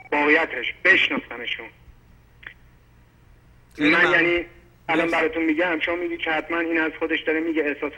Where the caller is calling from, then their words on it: Iran; از ایرانم مزاحم میشم خدمتتون.